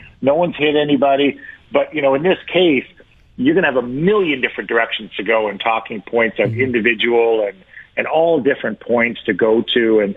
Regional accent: Toronto, Ontario, Canada; also born or lived in Timmins; my first 9 years are there, and it just doesn't exist. You know, it's a small mining town, and it doesn't exist. And then I grew up in the west end of Toronto

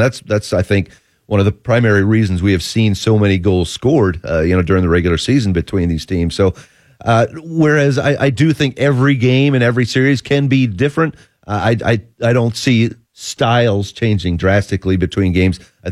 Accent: Virginia, United States; the Capitals were the team I grew up with in Northern Virginia.

